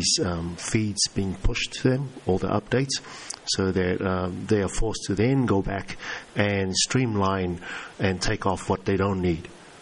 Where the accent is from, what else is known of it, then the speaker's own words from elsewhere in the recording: Niue; from Niue, Pacific Islands.